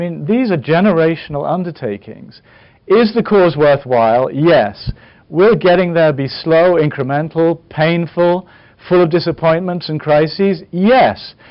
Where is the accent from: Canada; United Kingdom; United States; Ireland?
United Kingdom; England; born there; my parents are from Johannesburg, and I spent a lot of my, you know, I was born in England, but I went back and forth a lot.